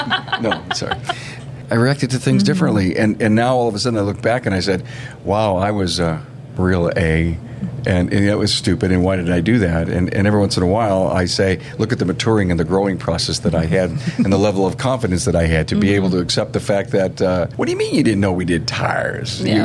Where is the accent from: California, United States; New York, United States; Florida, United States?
New York, United States; Buffalo; But of course, we're from Buffalo, so what are we famous for?